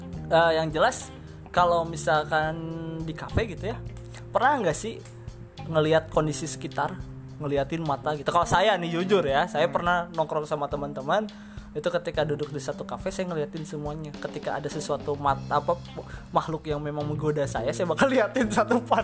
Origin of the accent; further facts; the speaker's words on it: Purwakarta, West Java, Indonesia; Halo orang-orang Purwakarta. Saya orang Purwakarta loh.